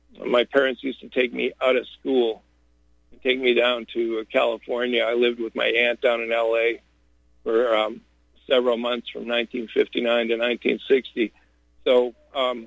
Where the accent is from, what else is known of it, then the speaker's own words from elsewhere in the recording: Canada; my passport says I'm Canadian. I said, but in my head, and I'm American.